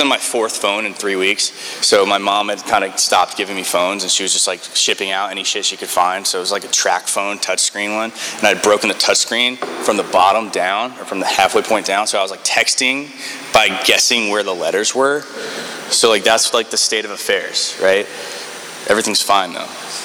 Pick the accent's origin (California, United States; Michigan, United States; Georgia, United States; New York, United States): New York, United States; Like the plan was, I'm from New York, so like to fly back twice in like a 2 week window doesn't make sense.